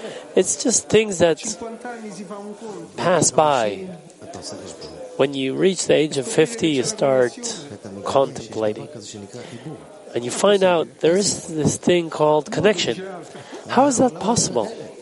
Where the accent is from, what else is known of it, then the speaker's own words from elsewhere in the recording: Italy; English is a second language; I came from Italy. I barely speak English and even less Hebrew.